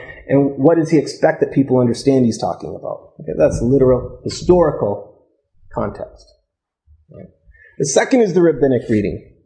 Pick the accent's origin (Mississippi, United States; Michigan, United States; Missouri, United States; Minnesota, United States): Minnesota, United States; I grew up in Minnesota.